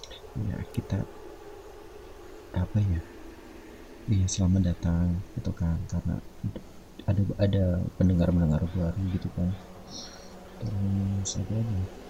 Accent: Cilacap, Central Java, Indonesia; ada dari aku kan dari Cilacap, dari kampung

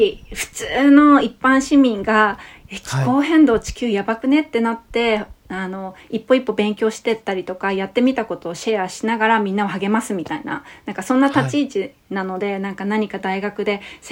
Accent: Sapporo, Hokkaido, Japan; also born or lived in Hachinohe; まあ八戸で生まれて、はい、で両親がね、あの離婚したことをきっかけに札幌に引っ越したって感じだったんですけど

